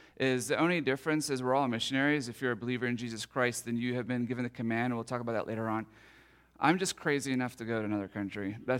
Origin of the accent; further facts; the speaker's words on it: United States; All right, now, I love Americans. I am an American.